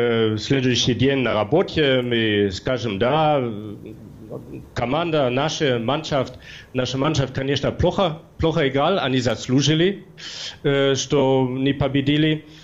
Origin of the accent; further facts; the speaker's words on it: Germany; Russian is a second language; now in Russia; Конечно, я немец, я всегда буду немец